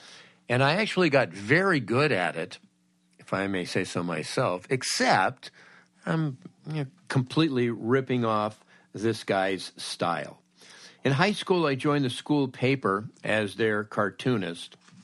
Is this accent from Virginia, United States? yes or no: no; Woodland Hills, California, United States; I grew up in Woodland Hills in the San Fernando Valley.